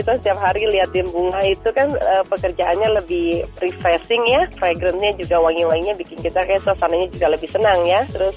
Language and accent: Indonesian; Indonesia; saya kan dari Indonesia ya.